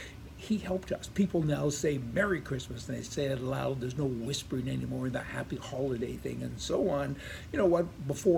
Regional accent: Canada; now in United States; I mean, I'm Canadian, and in Canada, you do need climate control. It's cold up there.

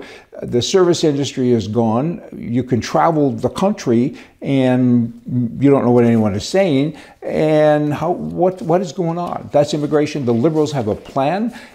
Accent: Canada; I'm Canadian. I'm also American. I'm a dual citizen, so I'm wearing two hats.

